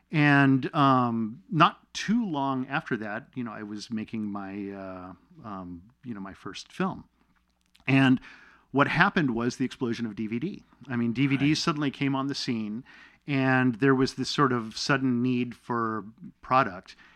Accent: Canada; born there; I was born in Canada, and so I have Canadian citizenship.

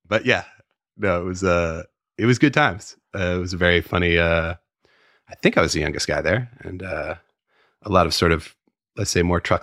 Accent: San Francisco, California, United States; also born or lived in Petaluma; I grew up in San Francisco and then moved up to Petaluma when I was, 10, 11, something like that.

